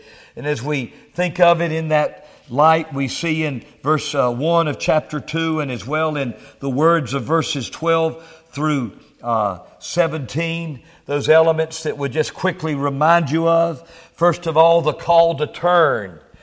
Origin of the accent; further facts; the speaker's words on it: the South, United States; Now, I realize that I'm from the South and I'm a little more emotional.